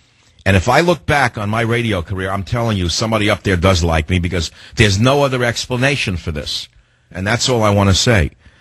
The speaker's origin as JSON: {"language": "English", "town": "San Francisco", "region": "California", "country": "United States", "tie": "born or raised there", "said": "John on KSFO in my hometown of San Francisco."}